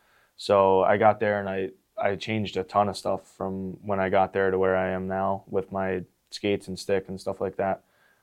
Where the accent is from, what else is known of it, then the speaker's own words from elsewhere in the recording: Pennsylvania, United States; But yeah, whenever anyone asks, I just say I'm from Philly.